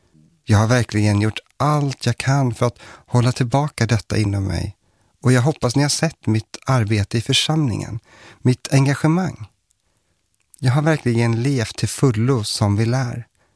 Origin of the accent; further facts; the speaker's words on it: Strömsund, Jämtland County, Sweden; also born or lived in Eskilstuna; Son till min norrländska pappa och grekiska mamma föddes jag i Eskilstuna och växte sedan upp i Strömsund i Jämtland. Som ett Jehovas vittne.